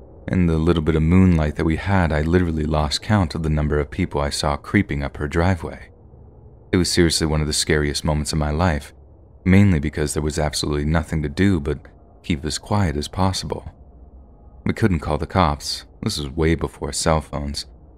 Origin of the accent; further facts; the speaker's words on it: California, United States; I grew up in Northern California in quite a poor rural area.